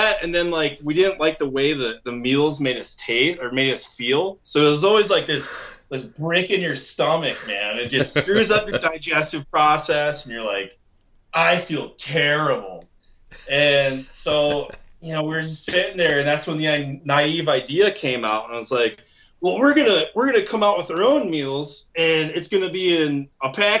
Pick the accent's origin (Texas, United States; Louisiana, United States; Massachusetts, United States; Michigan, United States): Michigan, United States; moved away as an adult; My dad and I, so I come from Michigan, moved out here in 2008, spent a year going to school, went back to Michigan, graduated in the UP.